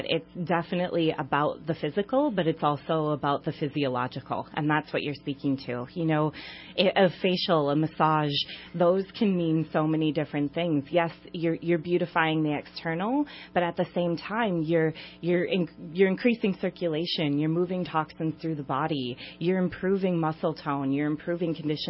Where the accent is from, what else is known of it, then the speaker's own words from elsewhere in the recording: Wisconsin, United States; now in Reading, United States; I'm originally from Wisconsin, so I've been here for about now going on 10 years.